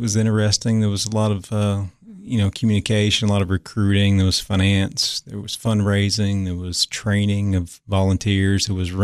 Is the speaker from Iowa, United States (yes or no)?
no; Knoxville, Tennessee, United States; Yeah. I grew up in Knoxville in the Powell area, which is North Knoxville.